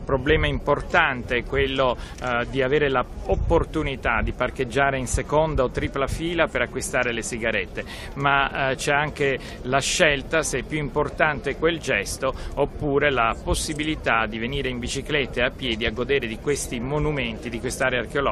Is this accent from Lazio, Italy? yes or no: yes; Rome, Lazio, Italy; devo dire che sono orgoglioso da romano